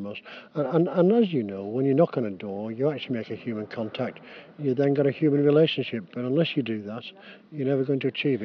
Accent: Preston, North West England, United Kingdom

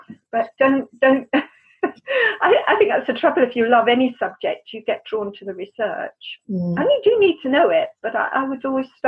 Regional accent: South East England, United Kingdom; I grew up in Kent. And the village I grew up in, Francis Drake grew up in.

